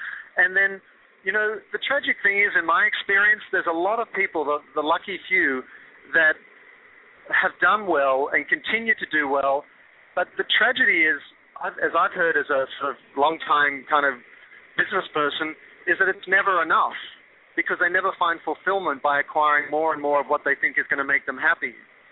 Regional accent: Australia; moved away as an adult; now in United States; being Australian and then working in London for a long time, working on European clients, and now 12 years in the States. And my mother's Hungarian, my father's Australian, my wife is Egyptian, and my daughters are American.

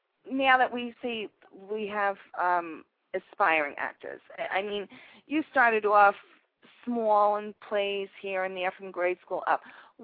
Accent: Yonkers, New York, United States; No, I'm not from Brooklyn. I'm from Yonkers.

